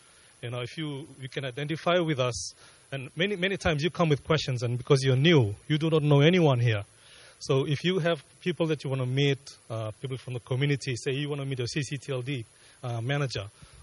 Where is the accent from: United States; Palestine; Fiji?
Fiji; now in Brisbane, Australia; So I come from Fiji originally, but I live in Brisbane, Australia, and that's where I work from.